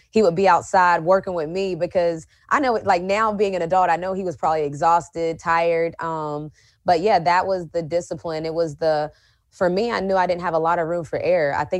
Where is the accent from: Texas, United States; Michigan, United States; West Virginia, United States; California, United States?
West Virginia, United States; And so I think growing up in West Virginia, going to school and stores helped me in that aspect because I was used to not having a lot of entertainment around me.